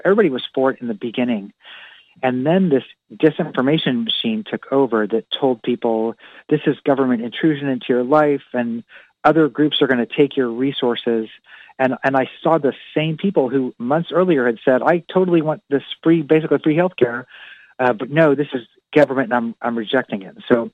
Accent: Kansas City, Missouri, United States; I'm a white American from Missouri. I grew up in Kansas City, Missouri

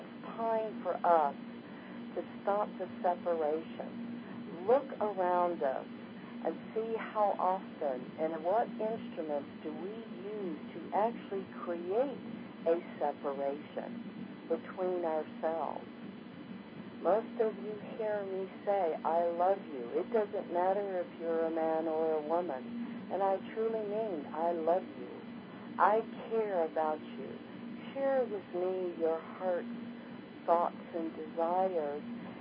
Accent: Hawaii, United States; You know, I was, of course, born and raised in Hawaii.

